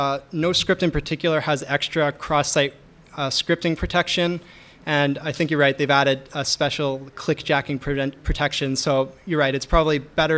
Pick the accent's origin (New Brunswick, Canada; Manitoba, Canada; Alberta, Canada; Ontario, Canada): Ontario, Canada; Toronto; I'm from Toronto, so we just survived the G20 stuff